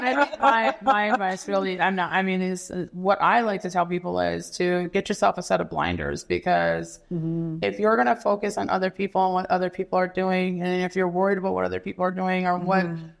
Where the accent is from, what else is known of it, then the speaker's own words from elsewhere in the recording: Fort Peck, Montana, United States; like living in Fort Peck, growing up in Fort Peck with my grandmother and picking up these things.